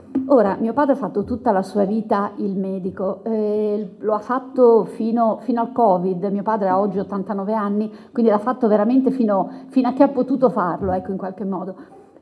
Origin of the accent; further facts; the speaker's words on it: Bologna, Emilia-Romagna, Italy; Io sono di Bologna